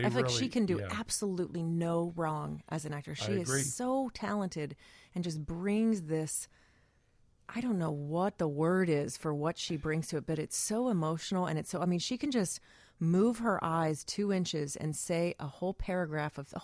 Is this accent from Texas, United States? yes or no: yes; Texas, United States; As a Texan myself, I always say that there's two parts to know about Texas.